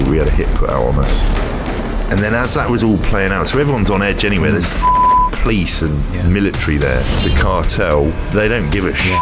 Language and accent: English; Plymouth, South West England, United Kingdom; born there; Well, I was born in Plymouth originally. I was born in Plymouth at the end. It was not originally.